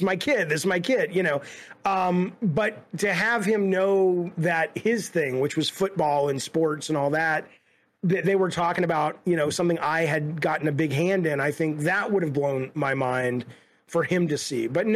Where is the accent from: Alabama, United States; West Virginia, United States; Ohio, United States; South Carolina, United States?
Alabama, United States; Preacher really represent Preacher because of growing up in Alabama and just how conservative and racist and, you know, religious it was.